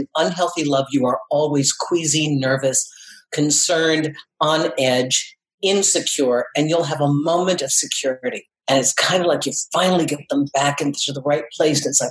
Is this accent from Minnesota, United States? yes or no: yes; Minnesota, United States; I mean, you know, I grew up in Minnesota.